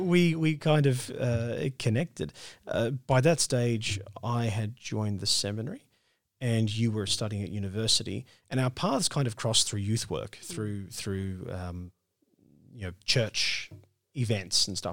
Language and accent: English; Albury, New South Wales, Australia; I come from Albury, New South Wales. It's sort of a southern New South Wales, and grew up there, did my schooling there, and then went to university in Wagga.